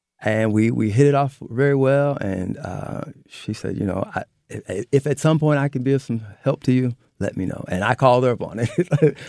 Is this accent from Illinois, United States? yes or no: yes; Alton, Illinois, United States; I'm from here. I'm even from Alton, Illinois, so small town in this area.